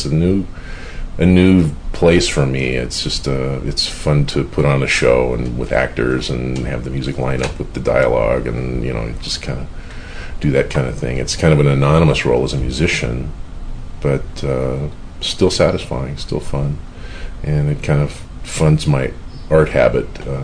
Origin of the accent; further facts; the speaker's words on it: Long Beach, California, United States; I grew up in Long Beach, product of the Long Beach Unified School District, and went to Long Beach State for a period of time, a little bit at Long Beach City just for fun a long time ago, and yeah, definitely a product of this town.